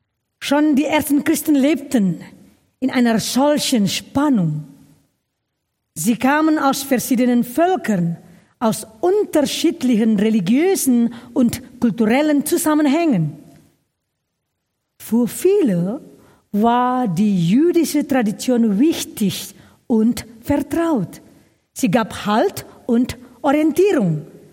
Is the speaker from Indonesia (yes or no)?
yes; North Sumatra, Indonesia; now in Germany; Heute, wenn ich meine alte Heimat besuche, sehe ich deutlicher, die Kirche dort ist anders als hier.